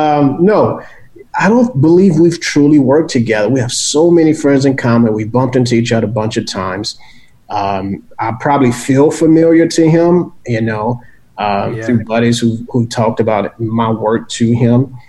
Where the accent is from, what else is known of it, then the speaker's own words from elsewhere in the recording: New Orleans, Louisiana, United States; I didn't know where it was going to lead me in life, because growing up in New Orleans, you know, and traveling, look, I enjoy seeing the world